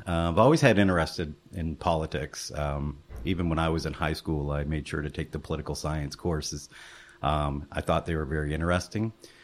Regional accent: Baie Verte, New Brunswick, Canada; now in Sackville, Canada; I'm actually from Bayvert. I grew up there pretty much all my life. I moved here to Sackville in 2008 when I joined Mineris with a new position there.

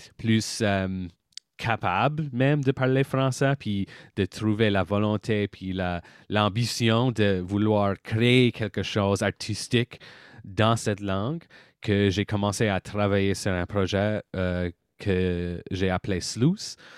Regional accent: Nova Scotia, Canada; moved away as an adult; now in Halifax, Canada; par chez nous, je pense, dans la région de Paramba, on a grandi avec une sens de gênement par rapport à notre accent puis la façon qu'on parle.

